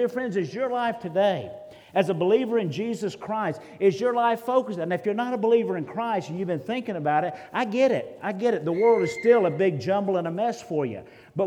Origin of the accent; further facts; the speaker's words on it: Jacksonville, Florida, United States; Growing up, I grew up in Jacksonville, Florida, and we grew up outside of the city. So we're in the country on about 5 acres of land.